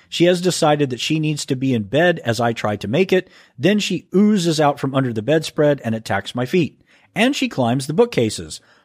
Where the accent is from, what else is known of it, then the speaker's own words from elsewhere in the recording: Texas, United States; accent: Texas; I had no idea how bad my Texas accent was until I heard myself on your podcast.